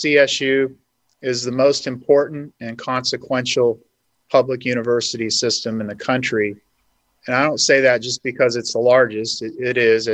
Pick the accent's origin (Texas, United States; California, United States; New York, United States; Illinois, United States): California, United States; Hanford; They lived along the railroad in tents and eventually settled in my hometown of Hanford, and that's where they started out